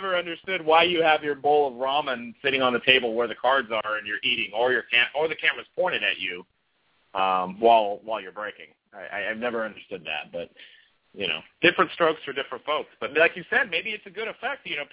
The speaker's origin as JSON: {"language": "English", "region": "California", "country": "United States", "said": "I don't know if I'm just saying a California guy is trying to do it. It's like we're so far from French Canadian."}